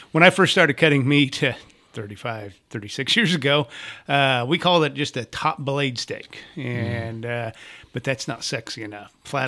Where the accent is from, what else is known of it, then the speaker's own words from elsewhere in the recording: Illinois, United States; I don't know where I grew up in Illinois, you know, I don't know what it is. I think it's a state law in Illinois